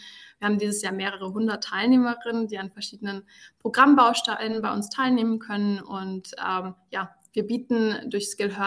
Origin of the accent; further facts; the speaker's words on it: Munich, Bavaria, Germany; ich komme aus München.